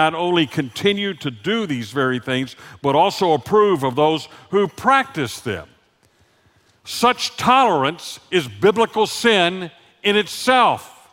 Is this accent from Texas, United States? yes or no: yes; Texas, United States; I happen to have been raised in the South, as you can tell every once in a while by my accent. You see, you can take the boy out of Texas, but you can't ever take the Texas out of the boy.